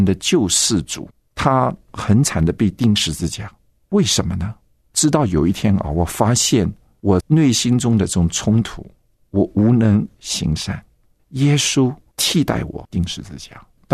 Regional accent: Shanghai, China; 因为我是生在上海在上海那个时代不太可能对宗教信仰有任何的了解可是呢也蛮特殊的就是我记得那个时候，因为我单独住在上海，我父母亲已经去了香港

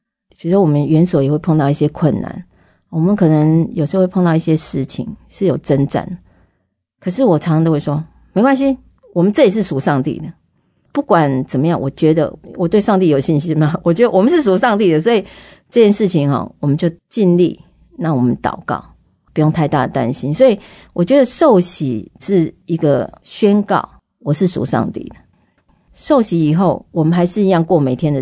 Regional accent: Taiwan

